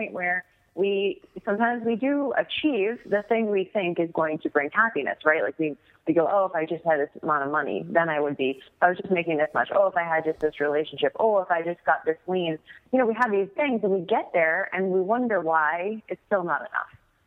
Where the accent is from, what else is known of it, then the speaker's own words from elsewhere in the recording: Boston, Massachusetts, United States; Well, first of all, I grew up in Boston. So I grew up in the Northeast, New England